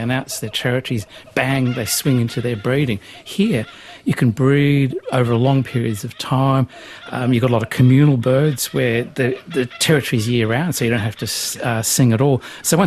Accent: Australia; It's part of being Australian.

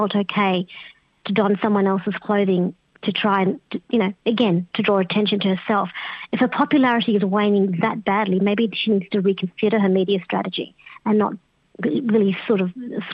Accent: Australia; I think as an Australian, I was pleased to see some leadership

